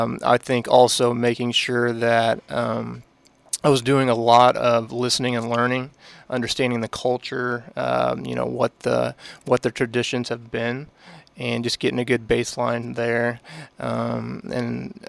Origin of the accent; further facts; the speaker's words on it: Missouri, United States; Yeah, so I'm originally from Missouri.